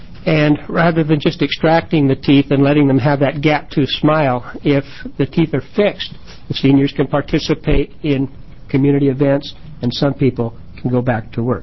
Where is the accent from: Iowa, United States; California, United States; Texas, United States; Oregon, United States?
Oregon, United States; Fall Creek; For the record … I'm from Fall Creek.